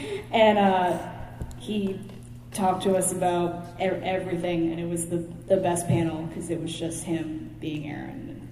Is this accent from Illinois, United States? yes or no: no; Orlando, Florida, United States; from Orlando.